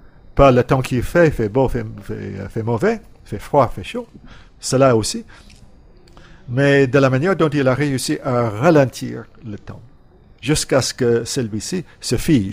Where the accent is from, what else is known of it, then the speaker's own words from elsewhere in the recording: Greece; first language Greek; French is a second language; now in Montréal, Canada; Je venais de m'installer à Montréal, je suis parti de la Grèce. Je parlais le grec, je me suis installé à McGill